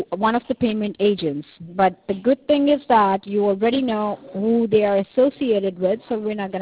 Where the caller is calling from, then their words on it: California, United States; that's the reason why I'm calling you from California.